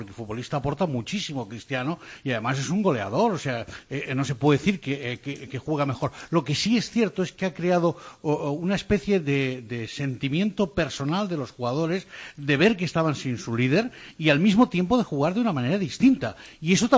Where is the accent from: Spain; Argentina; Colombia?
Spain; hay algo que a mí me entristece mucho como español